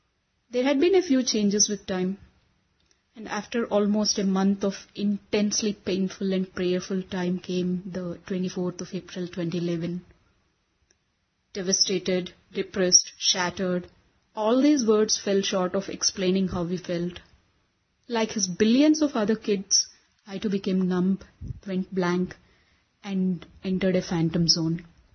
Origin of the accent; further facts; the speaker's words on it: Bangalore, Karnataka, India; from Bangalore.